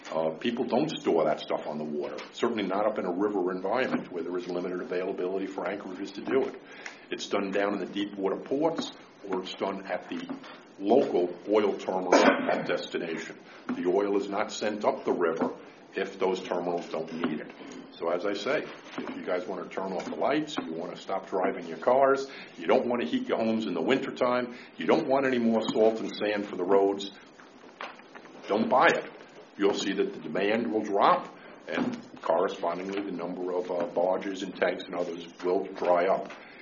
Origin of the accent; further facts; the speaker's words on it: New Jersey, United States; I'm from New Jersey. Everybody can laugh now.